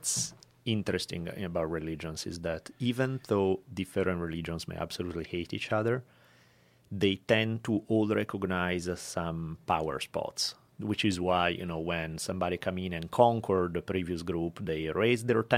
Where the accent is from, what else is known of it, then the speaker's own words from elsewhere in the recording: Italy; I grew up in Italy